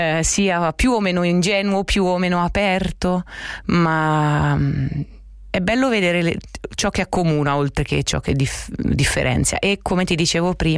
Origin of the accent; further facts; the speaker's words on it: Milan, Lombardy, Italy; essendo io milanese, voi potete capire quanto bisognasse studiare, appunto.